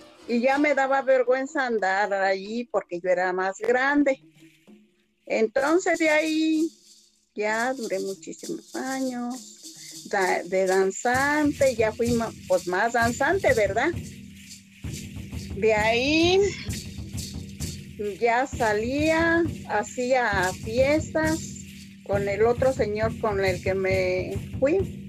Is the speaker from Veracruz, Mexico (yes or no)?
no; San Miguel Otopa, Guanajuato, Mexico; born there; Nací en San Miguel Otopa, Guanajuato, municipio de Celaya.